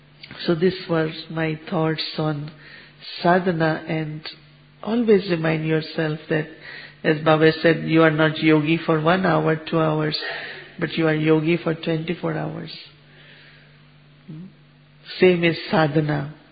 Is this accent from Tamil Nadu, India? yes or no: no; Mount Abu, Rajasthan, India; So I am from Mount Abu, Madhuban, I have this blessing